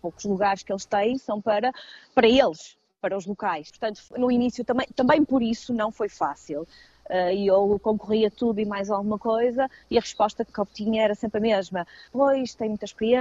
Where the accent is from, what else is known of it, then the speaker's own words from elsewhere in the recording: Porto, Norte, Portugal; nós portugueses, e eu sou do Porto, isto é muito comum, mas eu acho que é geral em Portugal